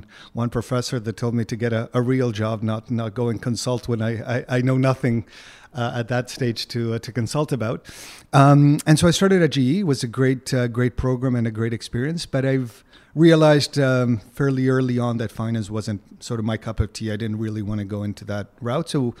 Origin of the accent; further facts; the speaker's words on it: Uruguay; So I was born and raised in Uruguay. My mom is from the tiniest town in the interior of Uruguay. My father was a Hungarian immigrant.